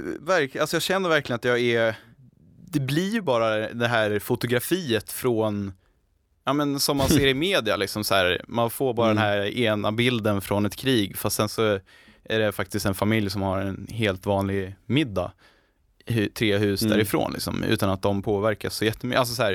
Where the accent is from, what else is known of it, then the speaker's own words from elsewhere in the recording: Sweden; moved away; mina befintliga vänner hemma i Sverige